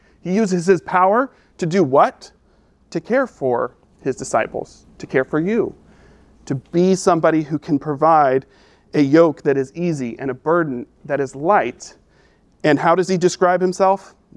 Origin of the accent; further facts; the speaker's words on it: Albuquerque, New Mexico, United States; Well, I grew up in Albuquerque, New Mexico.